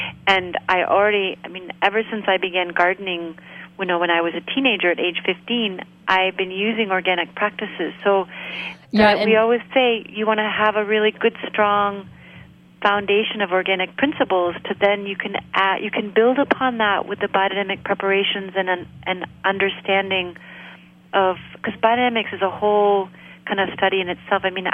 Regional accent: Maine, United States; I grew up here in Maine. I grew up in a really rural area.

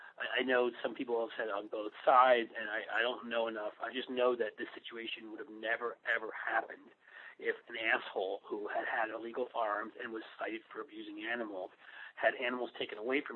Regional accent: New York City, New York, United States; I grew up in New York City, and my family fled to Ohio

